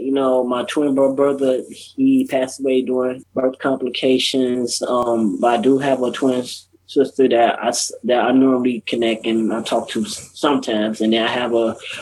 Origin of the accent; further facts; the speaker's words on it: Gary, Indiana, United States; also born or lived in Chicago; I was born in Chicago. I grew up in Gary, Indiana.